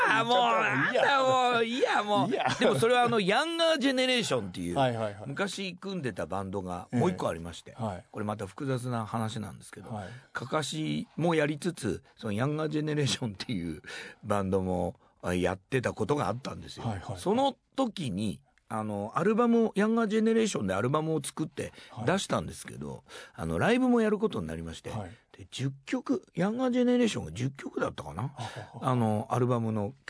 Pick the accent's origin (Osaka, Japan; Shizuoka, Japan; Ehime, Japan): Shizuoka, Japan; Shimizu; 僕の地元の静岡の清水、